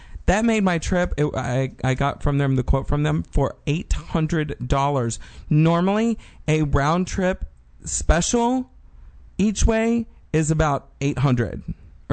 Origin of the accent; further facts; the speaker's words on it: Texas, United States; I'm just telling you Texas things right now because I'm from Texas and it's been a big deal.